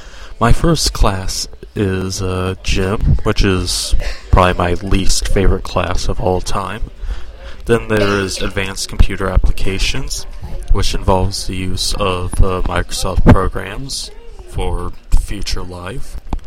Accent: England, United Kingdom; Irony of being English, I speak English, so.

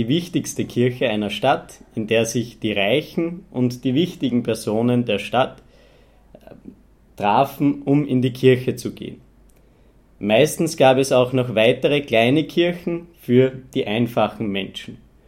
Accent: Lower Austria, Austria; ich komme aus Niederösterreich in der Nähe von Wien in Österreich.

